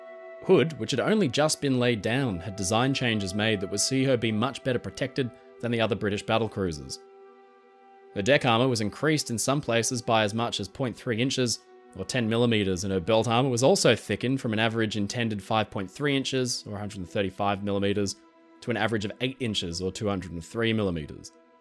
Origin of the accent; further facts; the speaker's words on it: Melbourne, Victoria, Australia; including my hometown of Melbourne, Australia, seen here.